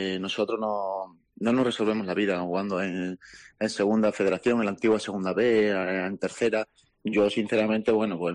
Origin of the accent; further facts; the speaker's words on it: Extremadura, Spain; moved away; mayormente cuando me fui de aquí, de Extremadura.